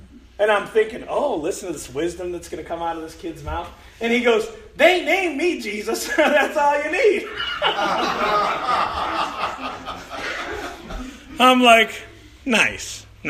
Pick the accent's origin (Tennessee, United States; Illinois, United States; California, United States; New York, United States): Illinois, United States; Chicago; I grew up in South Chicago, and I like basketball.